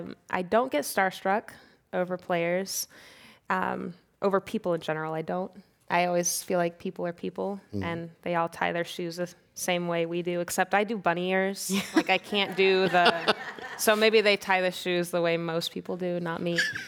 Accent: Kansas, United States; I'm from Kansas, and sometimes you just miss your family.

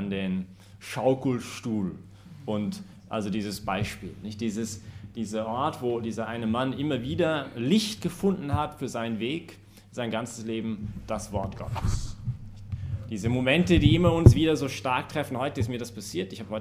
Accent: Vancouver, British Columbia, Canada; kommt aus Vancouver, also meine Hauptstadt, also meine Heimatstadt.

